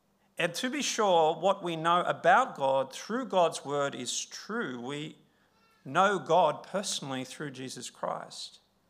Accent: Queensland, Australia; growing up in the Queensland sun.

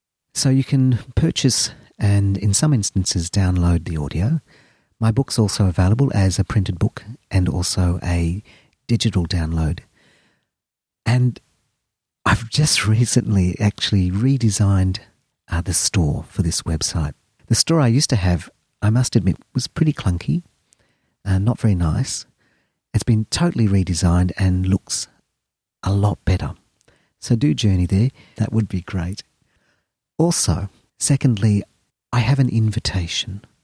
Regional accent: Australia; from Australia.

